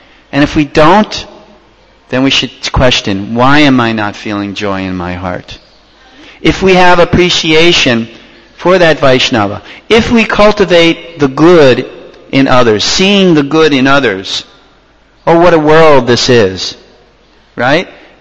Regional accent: New York, United States; I'm from New York.

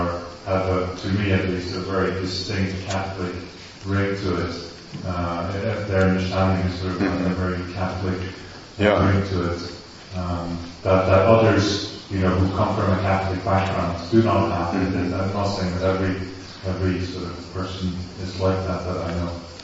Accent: Belgium; I'm thinking of Belgium, my home country

